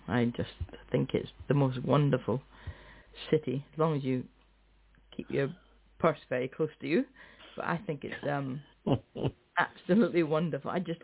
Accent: Scotland, United Kingdom; Being Scottish, you know, I am used to eating early.

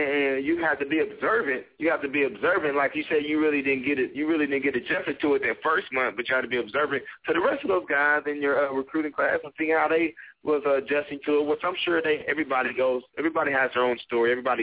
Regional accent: Oklahoma, United States; And then you know I'm originally from Oklahoma

